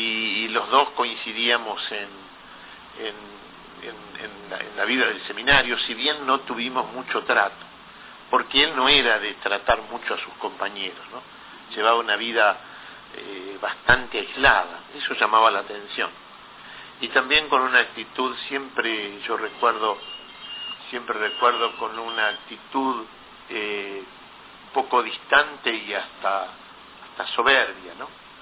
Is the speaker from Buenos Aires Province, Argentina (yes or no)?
yes; La Plata, Buenos Aires Province, Argentina; born there; yo estudié en el Seminario de La Plata, yo soy nacido en La Plata y estudié en el Seminario de La Plata